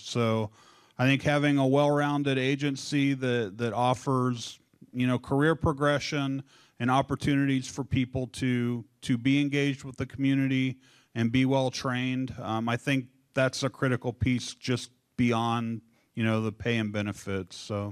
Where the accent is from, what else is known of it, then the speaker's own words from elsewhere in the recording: Kansas City, United States; So what drew me to this job is I grew up in the Kansas City area.